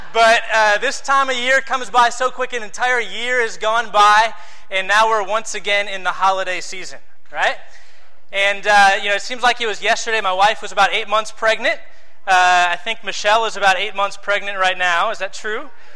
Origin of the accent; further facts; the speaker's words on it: Milwaukee, Wisconsin, United States; You know, I grew up in Milwaukee, Wisconsin, so I love the fact that there's a whole neighborhood that we had.